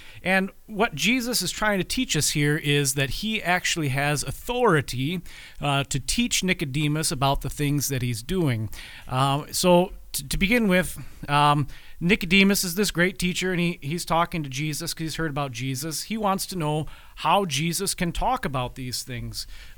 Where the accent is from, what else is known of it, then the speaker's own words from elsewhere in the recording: North Dakota, United States; accent: North Dakota; Yeah, I heard on the radio not very long ago teasing me about my North Dakota accent